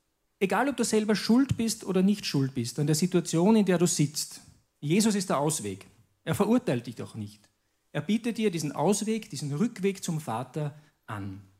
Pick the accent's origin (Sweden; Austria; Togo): Austria; Tyrol; Und das ist die Lehre vom Gipfel, gell? Bei uns in Tirol oder sonst wo.